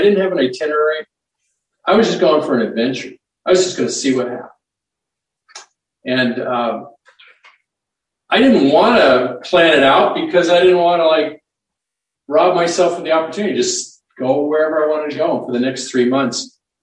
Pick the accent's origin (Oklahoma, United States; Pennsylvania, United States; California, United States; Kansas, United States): California, United States; San Francisco; And I grew up in San Francisco and was greatly influenced by the whole thing happening there in the 60s and 70s.